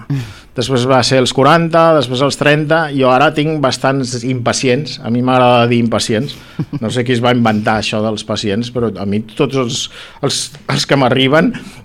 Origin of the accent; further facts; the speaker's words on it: Sant Vicenç de Montalt, Catalonia, Spain; jo sempre vaig néixer a Sant Vicenç de Montalt, sóc una persona del Maresme i sempre he estat més aviat al nord de Barcelona.